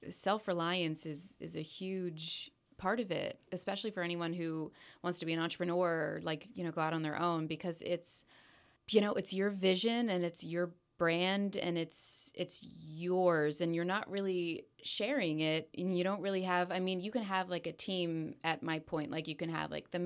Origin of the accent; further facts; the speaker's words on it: Pottstown, Pennsylvania, United States; I'm from Pottstown, Pennsylvania, which is about an hour from Bethlehem